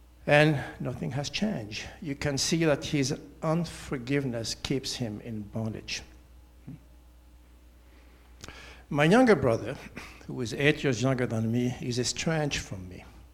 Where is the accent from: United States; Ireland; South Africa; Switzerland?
Switzerland; I was born and raised in Switzerland.